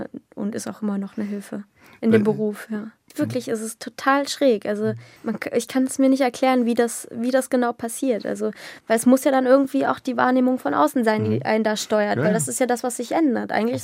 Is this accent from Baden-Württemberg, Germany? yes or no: yes; Baden-Württemberg, Germany; also born or lived in Jena; Also wir sind umgezogen, da war ich 6 oder 7. So. Also ich bin in Jena geboren, habe da dann eben meine frühe Kindheit verbracht und dann sind wir aber nach Baden-Württemberg an Bodensee. Ah. Region Bodensee. Also nicht an den Bodensee, sondern Region Bodensee gezogen.